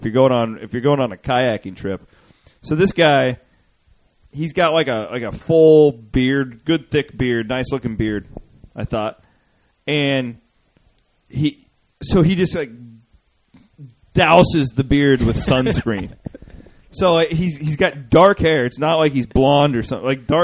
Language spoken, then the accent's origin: English; Iowa, United States; I am from Southwest Iowa. Everybody hunts.